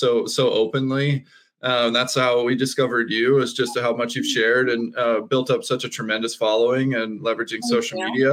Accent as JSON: {"language": "English", "region": "Georgia", "country": "United States", "tie": "born or raised there", "said": "But I grew up swimming in Georgia"}